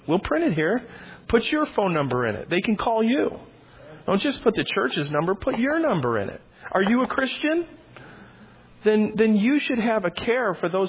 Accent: Oak Forest, Illinois, United States; also born or lived in Ponchatoula, Louisiana; So I moved from Ponchatoula, Louisiana, back to Oak Forest, Illinois, to be with my father and my stepmom.

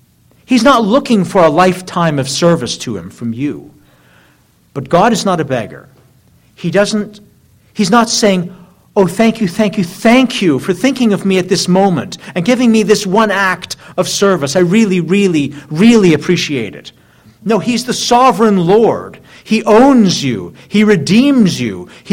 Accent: Scotland, United Kingdom; So as a Scotsman, that just tipped the scales.

